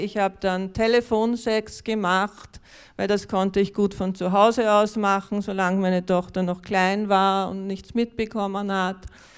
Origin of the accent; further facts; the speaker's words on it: Austria; Und ich hatte den Vorteil als Österreicherin, dass mich der Sozialstaat gestützt hat.